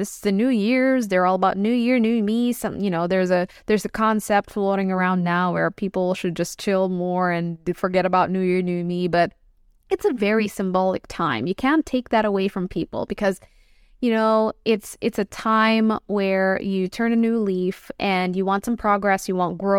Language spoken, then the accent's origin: English; Philippines; English is a second language; growing up in the Philippines, I just, my tropical self cannot deal well with this cold.